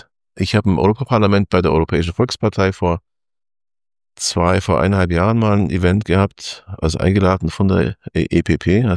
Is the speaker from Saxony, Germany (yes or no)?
no; Marktoberdorf, Bavaria, Germany; ich komme aus dem Ortmarkt Oberdorf, wo Fendt ist, die große Traktorenfirma Fendt, und meine halbe Familie arbeitet da.